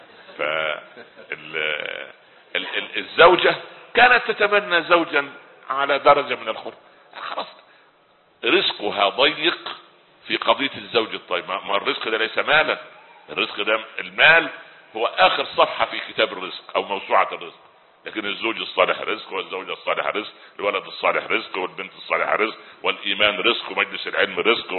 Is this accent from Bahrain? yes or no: no; Egypt; حتى عندنا في مصر يقول لك ده رجل طيب